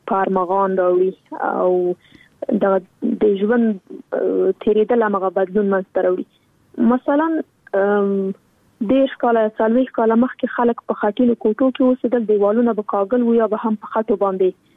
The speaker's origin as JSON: {"language": "Pashto", "country": "Afghanistan", "tie": "born or raised there"}